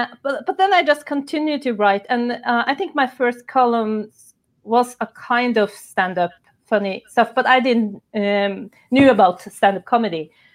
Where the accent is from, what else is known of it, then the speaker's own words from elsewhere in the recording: Norway; I grew up in Norway. I'm totally like every other Norwegian girl